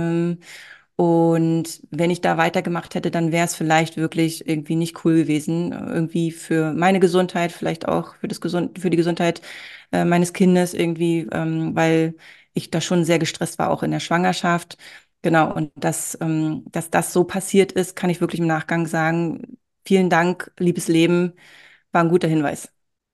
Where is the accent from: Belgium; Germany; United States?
Germany; Berlin; Ich bin im Ostteil von Berlin groß geworden und da war das total normal, dass alle Frauen gearbeitet haben um mich herum.